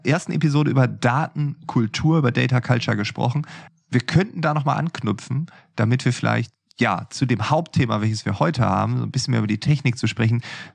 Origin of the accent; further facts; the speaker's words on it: Lower Saxony, Germany; als Ostfriese